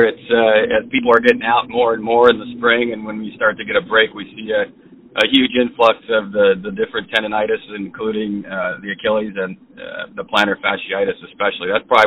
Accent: Rockford, Illinois, United States; Originally, I came from Rockford, Illinois, and then went to University of Illinois in Champaign for my undergrad

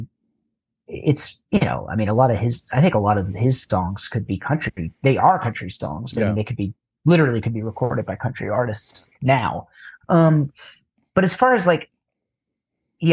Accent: Nashville, Tennessee, United States; my background in Nashville and in being a Southerner in general

